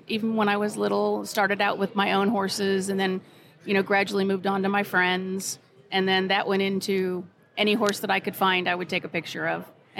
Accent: Florida, United States; I was raised in Florida. We had a house on the bayou, which was off just a finger off of the ocean.

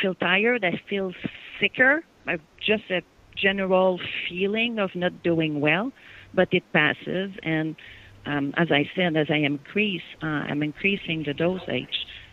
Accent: Canada; So as a Canadian, I was not set up financially to go to another country

